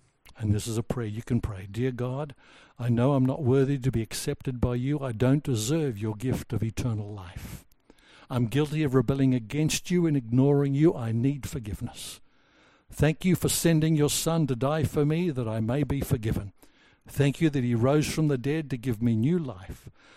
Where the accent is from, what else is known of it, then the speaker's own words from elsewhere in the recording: Papua New Guinea; I was about 12 years old, growing up in Papua New Guinea. My parents were missionaries there.